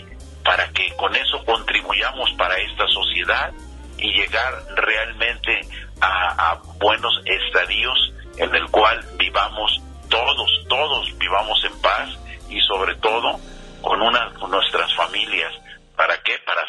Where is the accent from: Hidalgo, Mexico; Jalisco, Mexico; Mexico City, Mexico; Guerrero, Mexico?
Jalisco, Mexico; Puerto Vallarta; tuve el gran honor de haber nacido aquí en Puerto Vallarta, de amar a mi tierra